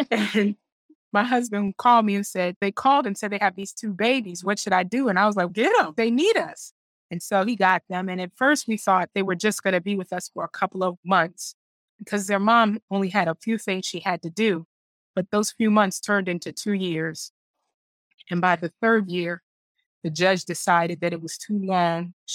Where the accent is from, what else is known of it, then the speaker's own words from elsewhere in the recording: New York City, New York, United States; I grew up in New York City. So I went from New York City to Columbus, Ohio, to Nashville, Tennessee, to Jacksonville, Florida.